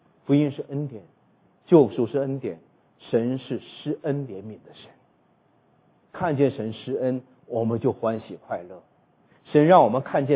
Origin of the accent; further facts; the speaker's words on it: Northeast China, China; 我是东北人呢，我们北方叫红眼病